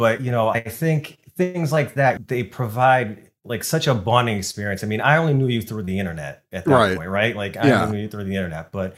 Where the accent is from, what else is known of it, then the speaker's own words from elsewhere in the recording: Massachusetts, United States; accent: Boston; So my Boston accent might pop out a little bit more.